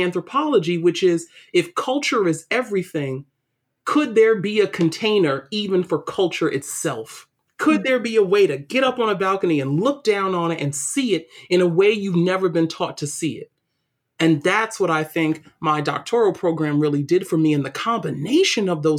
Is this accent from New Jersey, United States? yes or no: no; New York City, New York, United States; I didn't realize, I think, the privilege of open spaces, because that's not something I grew up with in New York City.